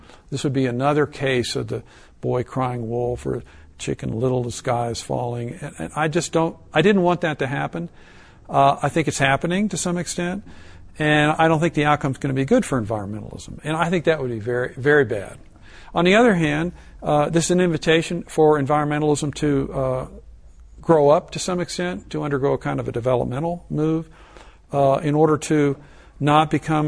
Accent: Ohio, United States; Growing up in Ohio, I had a deep bonding experience, if you will, with the natural world in this little town I grew up with.

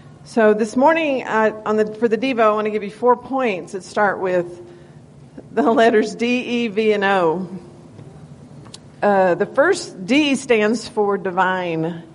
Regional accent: Bangs, Texas, United States; I'm from Bangs, been there a long time, been a Christian all my life

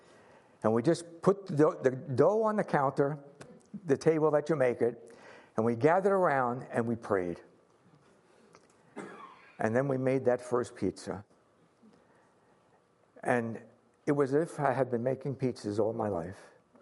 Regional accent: New York, United States; I said, "Well, I'm from New York, out on Long Island."

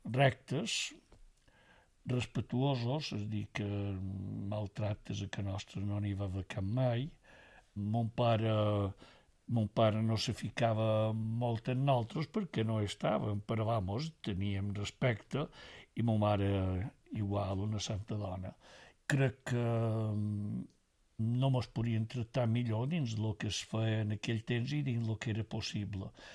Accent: Biniali, Balearic Islands, Spain; born there; Vaig néixer a Biniali, que pertany a l'Ajuntament de Sencelles, dia 13 de desembre de 1938.

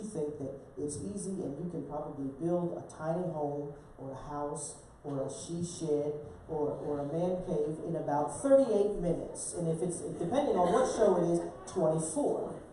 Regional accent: Stroudsburg, Pennsylvania, United States; I grew up in Stroudsburg.

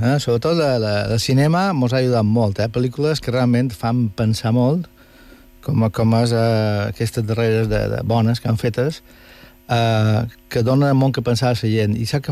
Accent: Venezuela; moved away; jo, la meva infància va transcorrer a Venezuela, quan Venezuela era un país de paradís

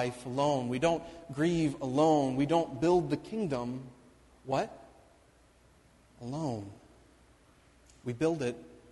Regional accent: Midwest, United States; Remember I said I'm born and raised in the Midwest and I don't like what? Compliments.

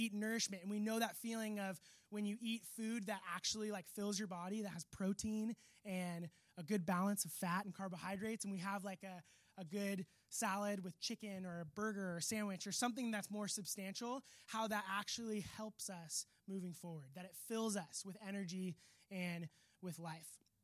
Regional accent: California, United States; I grew up in Orange County, went to Newport Harbor, and grew up surfing a ton, skateboarding

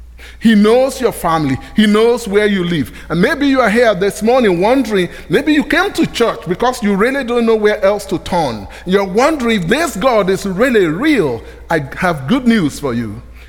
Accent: Nigeria; I come from the Yoruba ethnic group in Nigeria.

